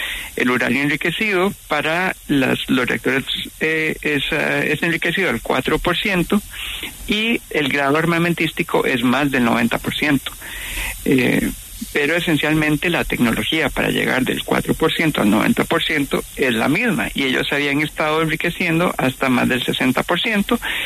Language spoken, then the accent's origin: Spanish; Costa Rica; now in Porto, Portugal; Yo soy de Costa Rica, sí.